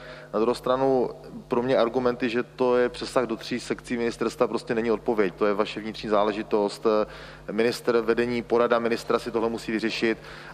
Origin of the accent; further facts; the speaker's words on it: Moravia, Czechia; Jednak nepovažuji se jako Moravák za divoký východ.